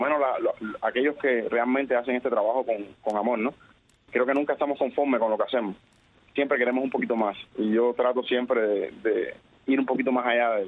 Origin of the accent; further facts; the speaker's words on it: Cuba; now in Belize; Sí, mucha gente me reconoce como el cubano, sí.